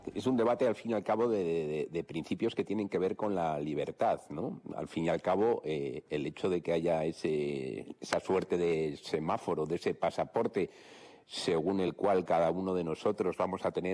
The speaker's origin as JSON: {"language": "Spanish", "country": "Spain", "said": "Todos somos españoles"}